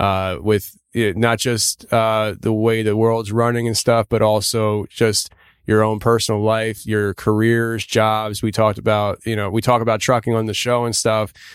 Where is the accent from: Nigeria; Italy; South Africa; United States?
United States; You know, I'm like, I'm American.